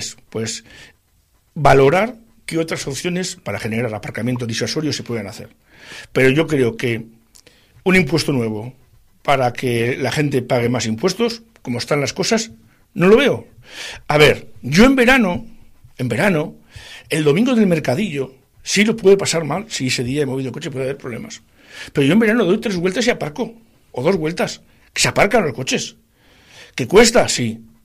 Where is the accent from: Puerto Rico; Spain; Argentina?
Spain; Laredo, Cantabria; la gente de Laredo, la gente de mi pueblo, pierda calidad de vida